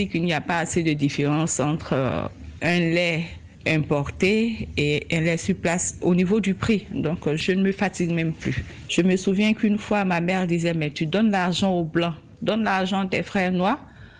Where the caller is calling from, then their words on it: Côte d’Ivoire; Ici, en Côte d'Ivoire